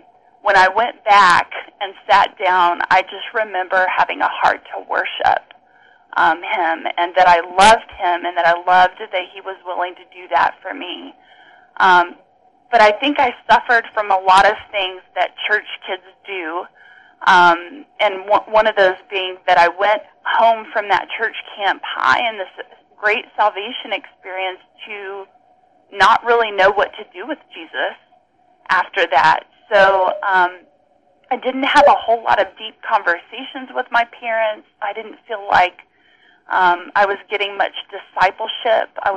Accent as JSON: {"language": "English", "region": "Texas", "country": "United States", "said": "Well, I grew up in the church. I am from Texas originally, and my parents were very involved in our church growing up."}